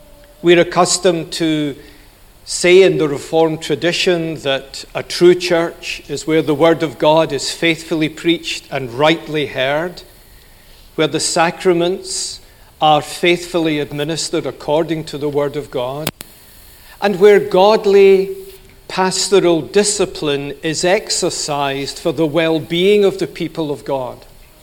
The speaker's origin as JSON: {"language": "English", "town": "Glasgow", "region": "Scotland", "country": "United Kingdom", "accent": "educated Glasgow", "said": "My accent's not from China. It's from Scotland. And if you want to be more particular, it's educated Glasgow. not educated Edinburg"}